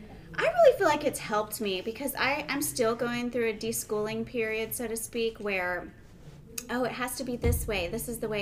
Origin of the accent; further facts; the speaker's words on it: Dallas, Texas, United States; now in Kansas City, United States; I'm from Dallas area, Texas, and so was in that environment for a while, and then we moved to Kansas City in 2007.